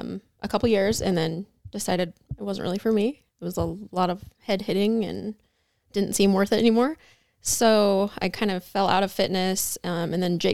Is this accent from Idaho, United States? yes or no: yes; Pocatello, Idaho, United States; Originally from Pocatello, Idaho.